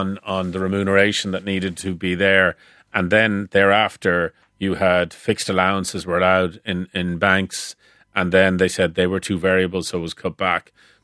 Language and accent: English; Ireland; We're Irish.